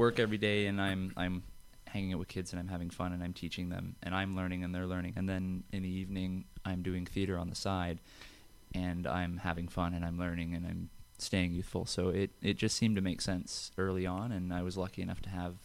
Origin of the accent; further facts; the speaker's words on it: Sarnia, Ontario, Canada; I grew up in Sarnia